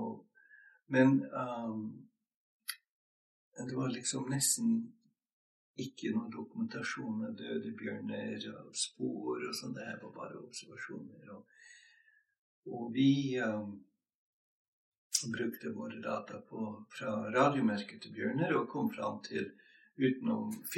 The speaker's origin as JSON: {"language": "Norwegian", "region": "Montana", "country": "United States", "tie": "born or raised there", "second_language": "Norwegian", "lives_now": "Norway", "said": "Jeg kommer fra Montana I USA. Montana har så stort som Norge pluss Danmark, og har stor Oslos befolkning. Så veldig god plass, veldig mye vilt"}